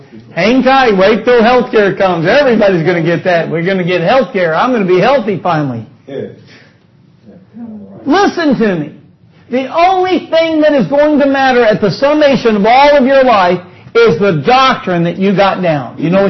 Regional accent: Alabama, United States; I'm from Alabama.

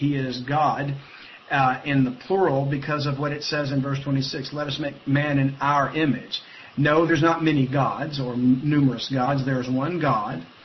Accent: Louisiana, United States; I'm from Louisiana. Sometimes I'm a little slow on the uptake.

